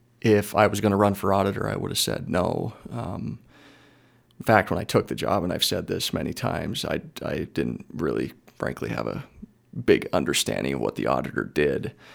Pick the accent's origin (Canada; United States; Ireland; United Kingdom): United States; Anaconda, Montana; I born and raised in Anaconda, fourth generation Montanan, graduated from the University of Montana